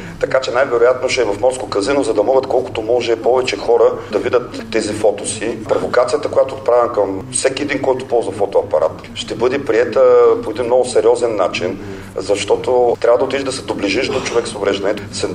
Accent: Burgas, Burgas Province, Bulgaria; Аз държа в моя роден град Бургас да се случат нещата.

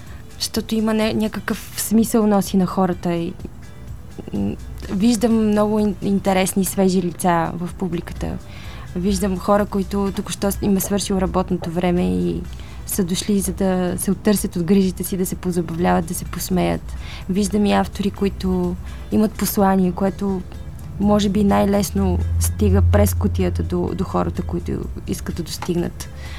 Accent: Kazanlak, Stara Zagora Province, Bulgaria; Аз съм родена в Казанлък и така първите 7 са ми минали там.

